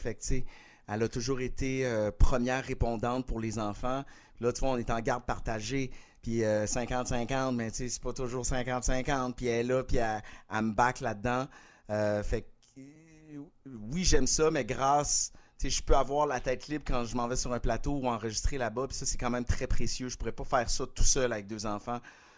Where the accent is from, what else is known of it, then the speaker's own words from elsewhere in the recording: Quebec City, Quebec, Canada; je vis dans la maison où j'ai grandi à Québec, j'ai racheté la maison de mes parents. Puis à Montréal, je vis au Novia, en fait, à Longueuil